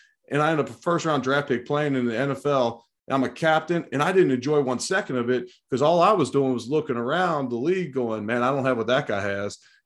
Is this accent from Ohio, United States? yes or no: yes; Cincinnati, Ohio, United States; Yeah, I grew up in Cincinnati, so Carl Pickens was on my radar too